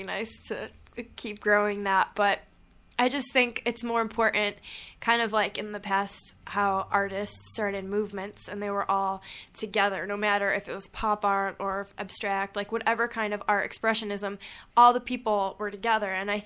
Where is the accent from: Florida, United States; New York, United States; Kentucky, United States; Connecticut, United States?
New York, United States; Buffalo; And so I grew up in Buffalo and I lived down the street from this music shop